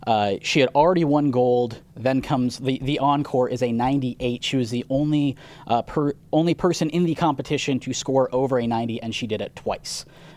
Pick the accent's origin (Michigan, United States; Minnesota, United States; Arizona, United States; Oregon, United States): Arizona, United States; I grew up in Arizona, so what is snow?